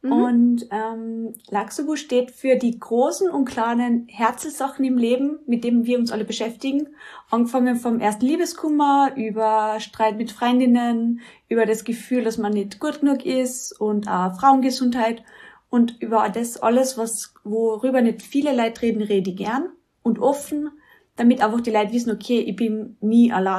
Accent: Carinthia, Austria; now in Villach, Austria; ich bin aus Kärnten, also so wie die Betty auch, aber halt von ganz oben, aus dem Mölltal, wohne jetzt mittlerweile wieder in Villach, weil es halt die schönste Stadt in Kärnten ist

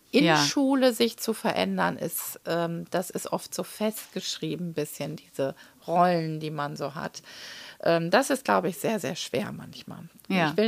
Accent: Münster, North Rhine-Westphalia, Germany; born there; Ich bin ja hier in Münster geboren und war auf der Paul-Gerhardt-Realschule.

